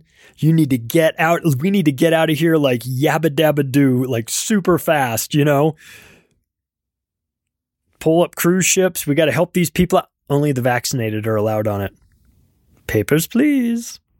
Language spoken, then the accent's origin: English; California, United States; born or raised there; moved away as an adult